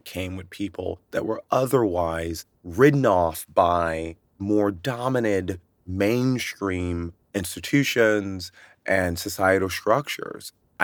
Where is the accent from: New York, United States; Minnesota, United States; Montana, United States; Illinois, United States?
Illinois, United States; Chicago; The connection for me really was growing up in Chicago